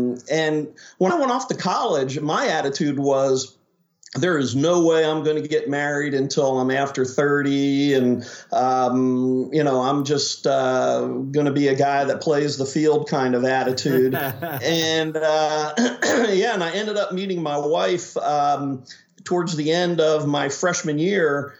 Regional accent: United States; moved away as an adult; And the house that my parents brought me home to after I was born in Chestnut Hill Hospital was the home that I left to go to college and had never wandered more than 100 miles from there growing up.

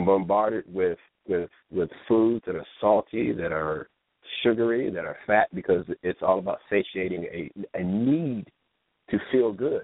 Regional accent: Ohio, United States; now in California, United States; When I came to California from Ohio, now this is the land of feel good, look good.

